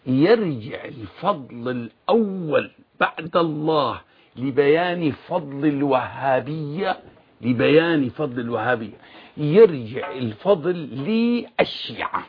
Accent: Syria; أنا شامي ابن شامي معروف من مدينة حمال باشي للباطي البطلة معروفة رجالها رجال ومن حي باب النهر يسمى المدينة الجرادمة شارع الربوة معروف أهلي وعشيرتي هناك كلهم معروف

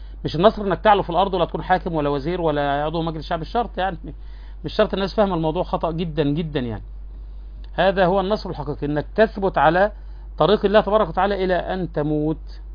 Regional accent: Mansoura, Dakahlia, Egypt; كان عندنا في المنصورة شيخ زمان

